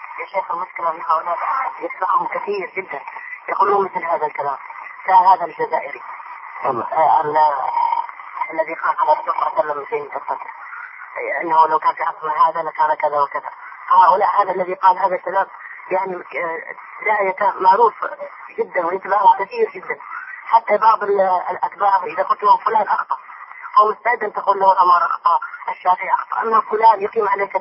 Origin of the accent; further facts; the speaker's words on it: Hadhramaut, Yemen; رجل صوفي عندنا في حضرموت